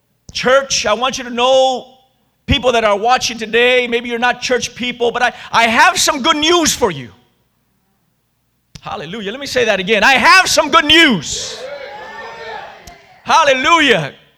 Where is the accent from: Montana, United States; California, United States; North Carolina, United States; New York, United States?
California, United States; now in Minnesota, United States; I am from California. We don't understand seasons in California. But I moved to Minnesota.